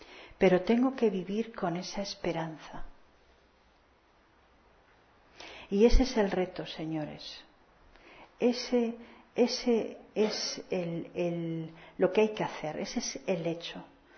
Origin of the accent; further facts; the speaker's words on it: Spain; born there; moved away as an adult; now in Canary Islands, Spain; Y yo que nací aquí en la península y que después me fui por trabajo allí